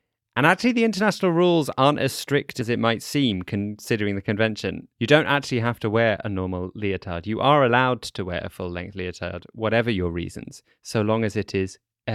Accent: London, United Kingdom; now in Netherlands; I grew up in London, which is a kind of halloumi bubble, and in my echo chamber everyone knew what halloumi was, but as soon as I moved to the Netherlands

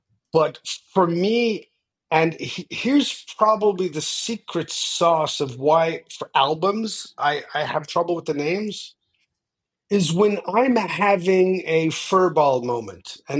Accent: Newfoundland and Labrador, Canada; and I'm from Newfoundland, so we say the words of a song. We don't use the word lyrics.

